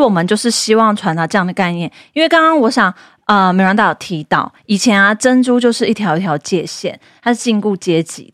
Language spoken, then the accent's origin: Chinese; Kaohsiung, Taiwan; 所以回来台湾之后，我就是在高雄，因为我是高雄人，